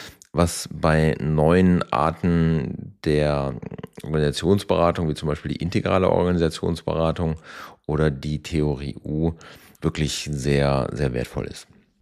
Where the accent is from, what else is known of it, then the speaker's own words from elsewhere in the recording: Bad Oeynhausen, North Rhine-Westphalia, Germany; Tatsächlich komme ich aus Ostwestfalen, einem wunderschönen Kurort namens Bad Oeynhausen, wohne aktuell allerdings in dem Frankenland zwischen Würzburg und Schweinfurt. Das ist meine Wahlheimat. Ich habe aber genauso auch schon in Hamburg gewohnt.